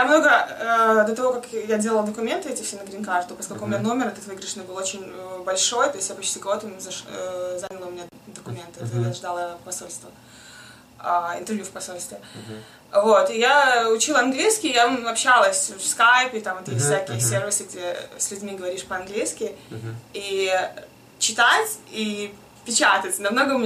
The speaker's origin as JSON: {"language": "Russian", "region": "Minsk", "country": "Belarus", "moved": "as an adult", "lives_now": "Minnesota, United States", "said": "3 июня было 2 года, как я прилетела из Минска."}